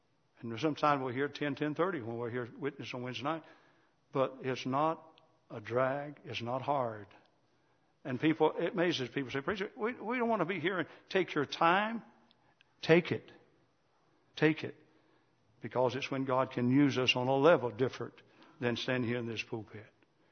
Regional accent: United States; accent: Johnson County; my Johnson County accent

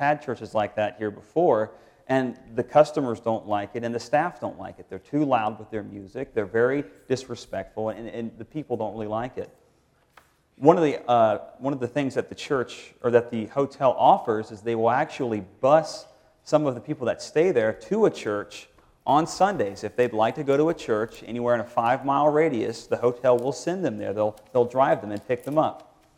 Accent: North Carolina, United States; anything outside of North Carolina. Don't even offer it to me. I feel like God has called me back to my home state."

